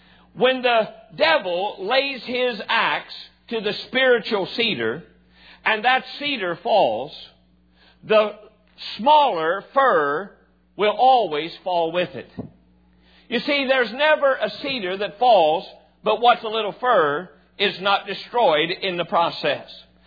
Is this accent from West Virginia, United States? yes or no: yes; Cross Lanes, West Virginia, United States; also born or lived in Brookhaven; when I was just a little guy growing up in Brookhaven and Cross Lanes, West Virginia